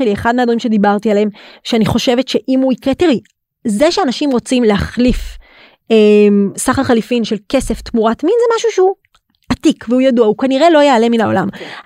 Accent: Jerusalem, Jerusalem District, Israel; זה לא ידעתי, כי אני ירושלמית.

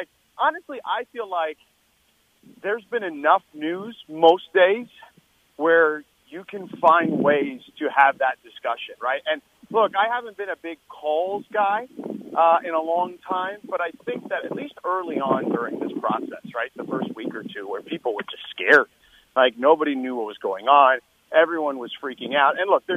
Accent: Miami, Florida, United States; Listen, I grew up in Miami. There's a lot of transplanted New Yorkers there.

